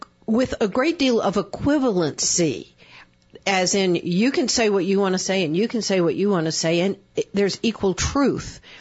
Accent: the South, United States; I grew up in the South, you can tell.

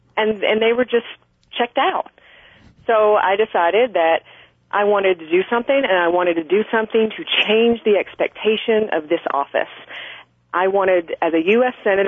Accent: Arkansas, United States; now in Arizona, United States; Well, I'm originally from Arkansas, so you'll hear the accent come out as we go, and I moved to Arizona in 98.

